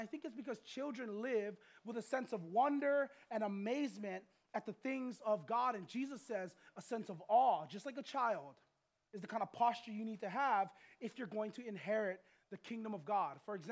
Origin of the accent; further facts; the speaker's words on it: Waianae, Hawaii, United States; I grew up on this island. Okay, I grew up in Waianae, right across a beach, right?